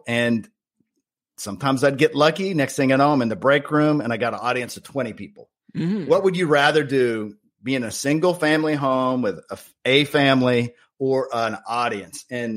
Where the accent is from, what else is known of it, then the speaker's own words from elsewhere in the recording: Germany; I grew up in Germany.